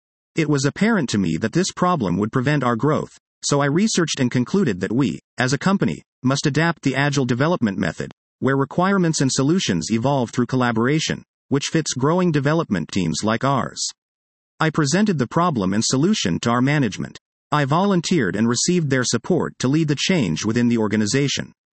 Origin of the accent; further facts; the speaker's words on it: Iran; English is a second language; also born or lived in Mexico / United States; Growing up in Iran and having lived in Mexico and the US